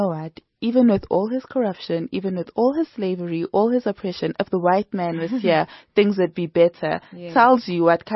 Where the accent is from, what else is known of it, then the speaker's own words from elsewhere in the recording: DR Congo; Because I was in my home country, the DRC, just 2 years ago.